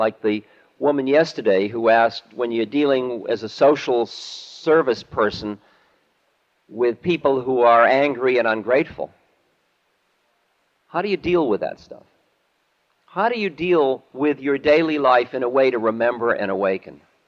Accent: Boston, Massachusetts, United States; When I was growing up in Boston, there were the blue laws.

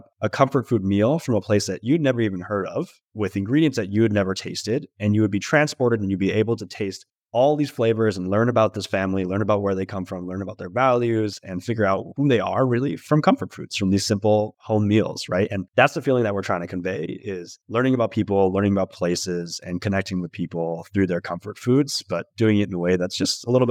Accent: Newbury Park, California, United States; So I grew up in a place called Newbury Park, California, a sleepy suburb north of Los Angeles.

